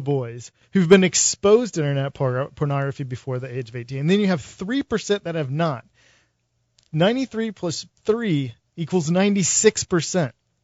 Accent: the South, United States; Yeah, I grew up in the South, Bible Belt. Was supposed to be, perfect pastor's son.

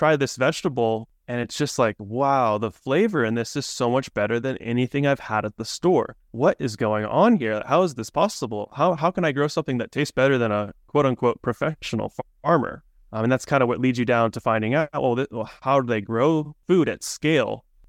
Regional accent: San Diego, California, United States; I grew up in San Diego, California.

